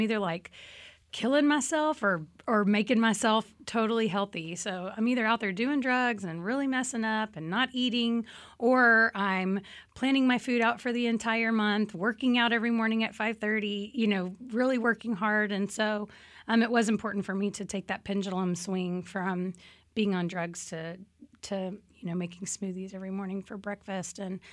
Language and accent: English; Austin, Texas, United States; Well, I'm from Austin.